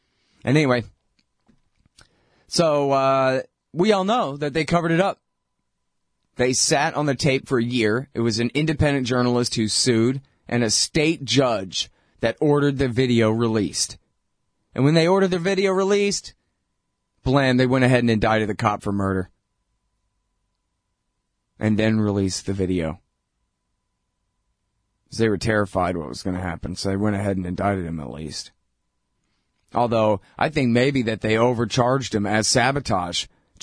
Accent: Texas, United States; I'm from Texas. What do I know? It's a foreign country to me.

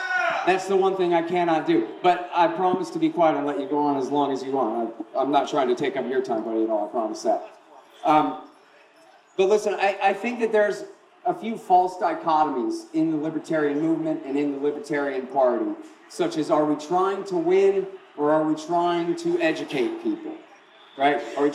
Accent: Texas, United States; I'm from Texas.

